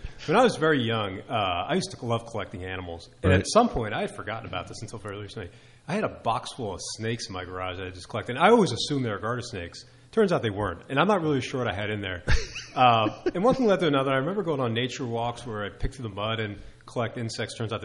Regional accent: New Jersey, United States; I'm embarrassed to admit I grew up in South Jersey, but I didn't know where Hunterdon County was.

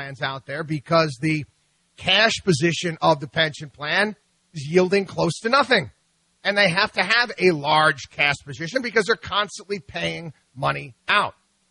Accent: New Jersey, United States; born there; Listen, I was born in New Jersey.

